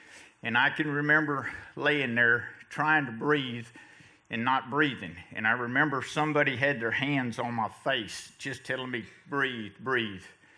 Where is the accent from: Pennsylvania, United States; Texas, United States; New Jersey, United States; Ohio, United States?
Texas, United States; I grew up in Northeast Texas in the First Baptist Church, and I knew that God was out there because my mother and my grandmother told me he was.